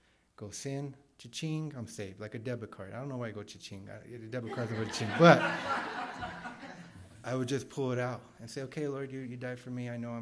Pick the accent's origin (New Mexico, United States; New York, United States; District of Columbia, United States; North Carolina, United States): New Mexico, United States; Grants; And I grew up in Grants. It's a small town about 60 miles south or west of Albuquerque. I grew up on a ranch, grew up on a small place.